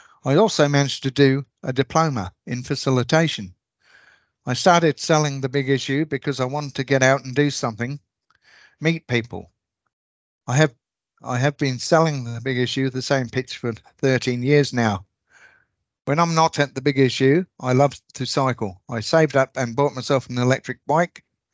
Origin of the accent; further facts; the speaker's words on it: South East England, United Kingdom; also born or lived in Bristol; now in Brisbane, Australia; I sell the big issue at South Bank in Brisbane. I was born in Bristol, England, but I grew up in Kent. I was adopted by my mum and dad when I was about 6 and a half